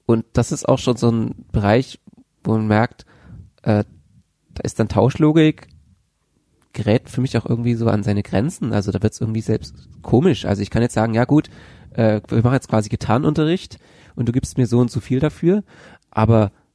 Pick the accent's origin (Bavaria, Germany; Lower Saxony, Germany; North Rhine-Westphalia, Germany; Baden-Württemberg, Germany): Bavaria, Germany; ich bin in Bayern aufgewachsen.